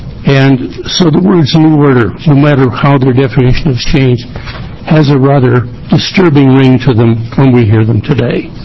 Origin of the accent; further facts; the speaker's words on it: King City, Oregon, United States; from King City, Oregon.